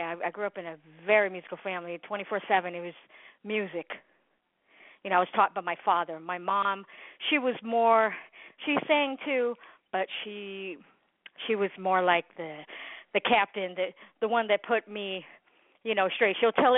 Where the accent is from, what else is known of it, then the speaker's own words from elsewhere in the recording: Honolulu, Hawaii, United States; born there; Okay, so I was born in Honolulu, Hawaii, came from a musical family.